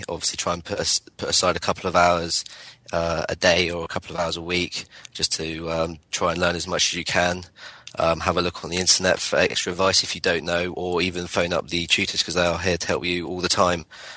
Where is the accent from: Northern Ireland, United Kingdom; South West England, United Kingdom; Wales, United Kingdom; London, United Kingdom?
South West England, United Kingdom; Bournemouth; I'm doing the full scope electricians course and I'm from Bournemouth.